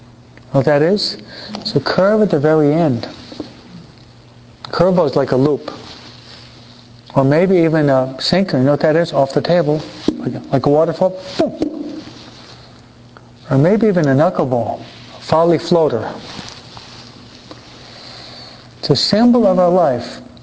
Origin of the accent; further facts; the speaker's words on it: New York, United States; now in California, United States; Thinking as a child, end up in California? I'm a New Yorker.